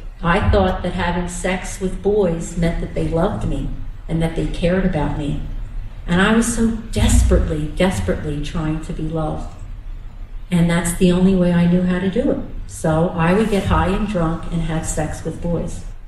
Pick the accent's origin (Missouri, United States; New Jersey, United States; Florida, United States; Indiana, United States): New Jersey, United States; I was born and raised in New Jersey. I had a mom and a dad, and a brother and a sister.